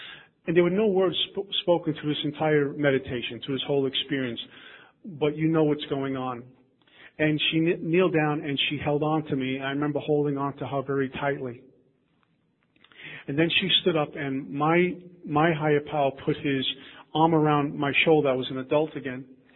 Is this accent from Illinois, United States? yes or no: no; Brooklyn, New York, United States; I'm from Brooklyn. What do I know about a world map, right?